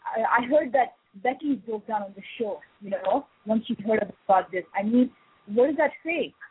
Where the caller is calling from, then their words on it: Canada; Yeah, I'm calling from Canada.